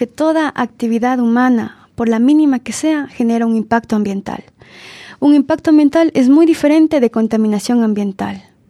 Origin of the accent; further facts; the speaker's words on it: Ecuador; Ni nosotros pusimos de parte como ecuatorianos.